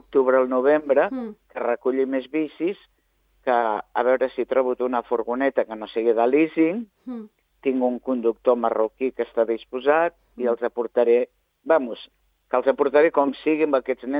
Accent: Girona, Catalonia, Spain; born there; A més, jo sóc nascuda a Girona.

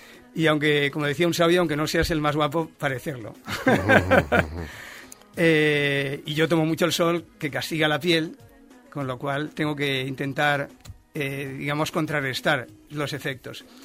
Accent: Llanes, Asturias, Spain; Sí, yo soy de Asturias, aunque realmente de Llanes, que digamos de al mar, pero yo soy de allí, solo estuve unos meses, porque a mí me fabricaron en Caracas, Venezuela, pero mis padres querían que naciera en España, y como mi madre es asturiana, se vino para aquí.

